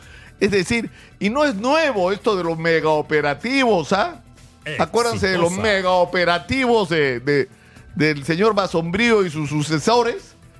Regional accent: Peru; como los peruanos somos babosos, no creemos esta historia.

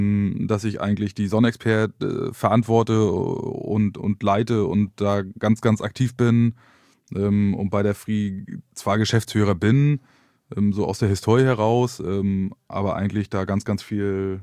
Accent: Kückenshagen, Mecklenburg-Vorpommern, Germany; now in Ribnitz-Damgarten, Germany; ich komme aus Kückenshagen, ist ein kleines Dorf bei Ribnitz-Damgarten, in einer schönen Bernsteinstadt

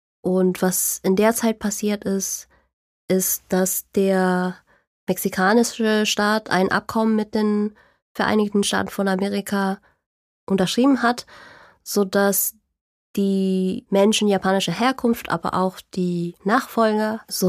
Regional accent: Chile; Ich bin in Chile geboren und aufgewachsen und deshalb habe ich zwei Familiennamen. Beide meine Eltern sind aus Taiwan ausgewandert und zuerst waren sie in Paraguay. Dann sind sie nach Chile gegangen, da bin ich und mein Bruder auch geboren.

